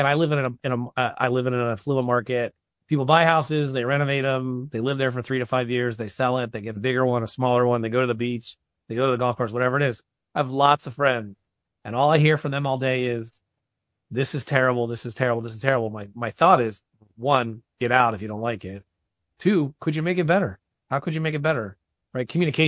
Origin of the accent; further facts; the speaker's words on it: New Jersey, United States; I'm from Jersey, so I can only imagine the whole 70s disco thing.